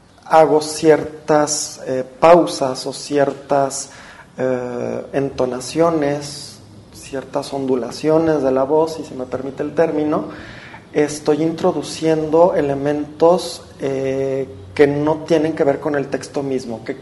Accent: Guadalajara, Jalisco, Mexico; yo no tengo acento porque en Guadalajara no cantamos, en Guadalajara no tenemos acentos.

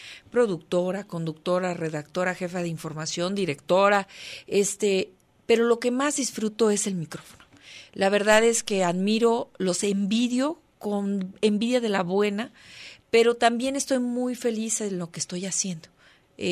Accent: Guadalajara, Jalisco, Mexico; Yo soy nacida en Guadalajara. Soy orgullosa tapatía, mi mamá también es orgullosa tapatía, mi papá es de origen oaxaqueño, mi abuela juchiteca, entonces pues es una mezcla ruda ahí, ¿no? Una extraña mezcla ruda

